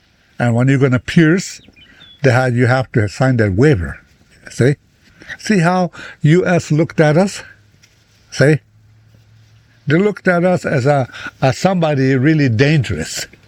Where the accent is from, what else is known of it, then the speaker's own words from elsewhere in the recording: Pine Ridge, South Dakota, United States; Pine Ridge Indian Reservation, also known as Camp 344, you know. I'm from here. I'm a Lakota. I'm not a Indian. I'm not a Native American. I'm a Lakota, the first of all.